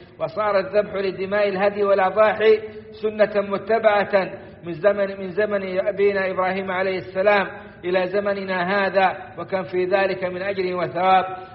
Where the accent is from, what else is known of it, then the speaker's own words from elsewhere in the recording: Saudi Arabia; وأن يديم على بلادنا السعودية أمنها وإيمانها وقيادتها ومقدساتها